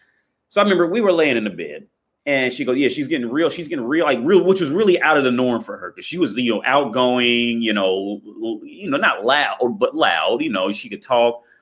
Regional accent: Coleraine Township, Ohio, United States; And I'm from Coleraine Township over there by close to the Northgate Mall.

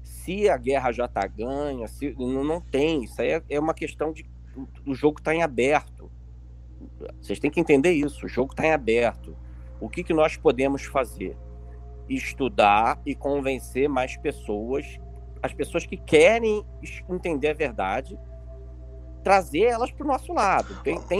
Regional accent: Rio de Janeiro, Brazil; É igual eu hoje, como carioca, eu não consigo mais conversar com carioca.

